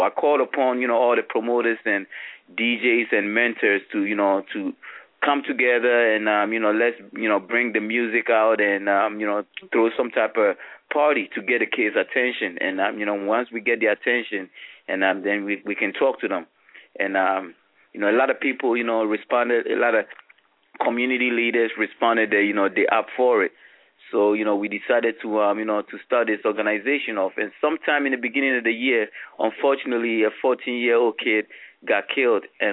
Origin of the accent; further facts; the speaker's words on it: Ghana; also born or lived in Maryland; now in Bridgeport, United States; 1990, moving here from Maryland. So, you know, I consider myself and, you know, a Bridgeport resident. I'm actually a Ghanaian native, you know, from Ghana, West Africa.